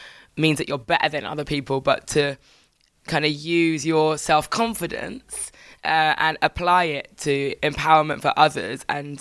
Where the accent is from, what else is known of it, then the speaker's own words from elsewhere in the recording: Birmingham, West Midlands, United Kingdom; born there; But this is the finale in the Midlands near Brum, where I was actually born. Yes, I was born in Birmingham.